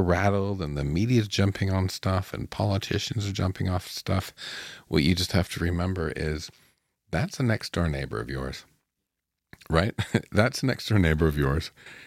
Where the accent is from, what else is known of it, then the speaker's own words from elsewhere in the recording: Canada; as a Canadian